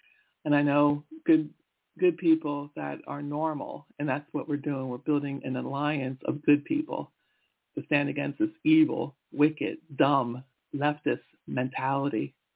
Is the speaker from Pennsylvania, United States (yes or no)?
yes; Pennsylvania, United States; Now, I'm from the East Coast in Pennsylvania